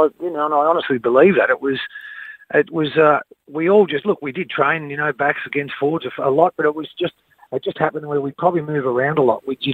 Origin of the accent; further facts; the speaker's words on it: Victoria, Australia; now in Bright, Australia; We've stumbled across Bright because I'm from the Mallee